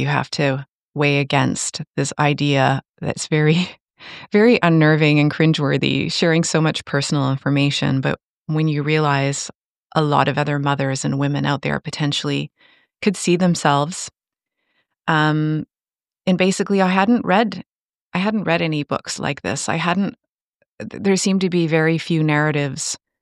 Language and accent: English; Cornwall, Ontario, Canada; born there; also born or lived in England / Toronto; I was born in Cornwall, Ontario, and lived in England for, a decade, lived in Toronto for another decade, and then in the height of COVID, for some strange reason, we randomly decided to move to Kingston and have been here ever since.